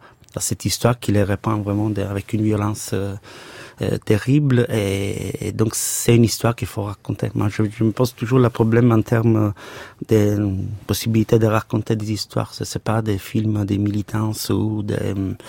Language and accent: French; Sicily, Italy; French is a second language; chez moi en Sicile, c'est vert, c'est la Méditerranée, c'est des oliviers, des champs.